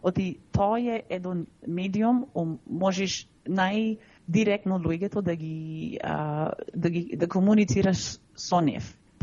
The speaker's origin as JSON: {"language": "Macedonian", "town": "Sydney", "region": "New South Wales", "country": "Australia", "tie": "born or raised there", "said": "ако имам 40 години, и почна како чупе со баба ми и со дедо ми кај нив дома во Сидни. И како велам, кога почнав на школу, не можав по-англиски да разговарам"}